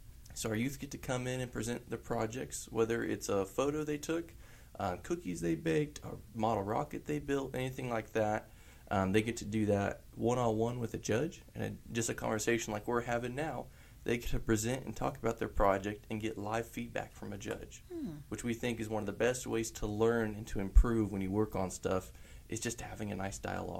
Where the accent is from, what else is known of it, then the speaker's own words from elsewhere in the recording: United States; I grew up here in Sumner County, was involved in 4-H.